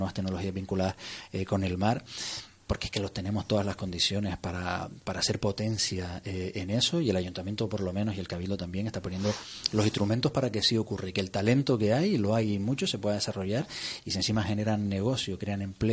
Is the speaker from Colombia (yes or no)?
no; Canary Islands, Spain; lo que somos los gran canarios, nuestra identidad, nuestra idiosincrasia tiene mucho que ver con el mar